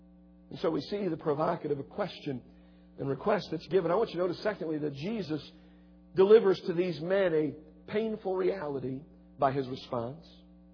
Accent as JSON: {"language": "English", "town": "Cleveland", "region": "Ohio", "country": "United States", "tie": "born or raised there", "said": "I grew up on the streets of Cleveland. I did. I grew up on West 128th Street in Cleveland, Ohio."}